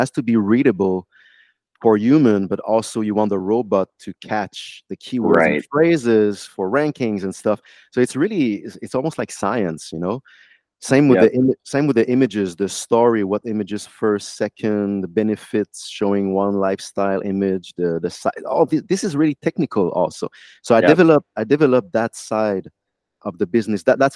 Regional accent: Montreal, Quebec, Canada; accent: French; English is a second language; I have a French accent, by the way. I'm from Montreal.

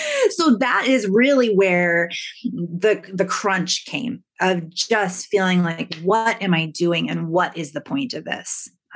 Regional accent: United States; now in Canada; I'm American. I'm American through and through. And so if I try to take an American way of doing something and I throw it into a Canadian culture, it does not work well at all.

